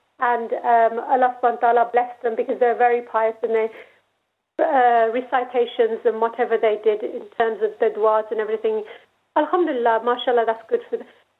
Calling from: Birmingham, West Midlands, United Kingdom; and I'm phoning from Birmingham.

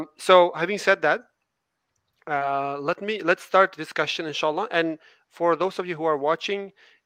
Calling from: Toronto, Ontario, Canada; And we have Brother Fadil joining from Istanbul. And I'm joining from Toronto.

